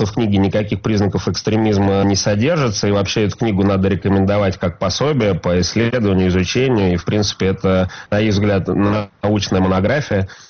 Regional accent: Moscow, Russia; я москвич, в Москве зарегистрирован

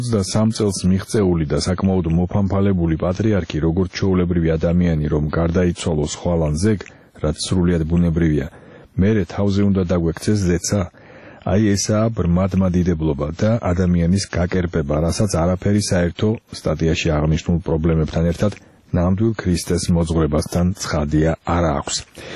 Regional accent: Batumi, Adjara, Georgia; მე რახან ბათუმელი ვარ და მენატრება ჩემი ქალაქი

